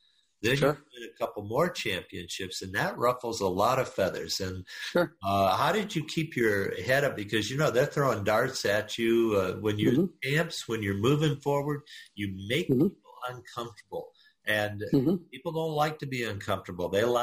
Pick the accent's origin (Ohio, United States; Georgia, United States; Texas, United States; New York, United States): Texas, United States; I came to the Midwest from Texas to play.